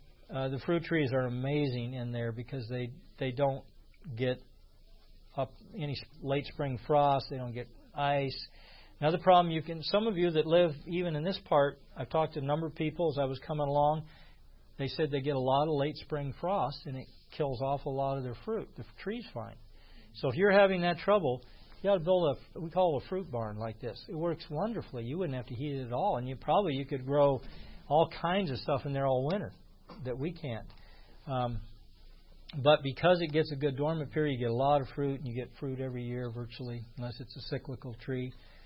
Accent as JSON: {"language": "English", "region": "Indiana", "country": "United States", "tie": "born or raised there", "said": "Nothing like good old, I grew up in Indiana summer tomatoes."}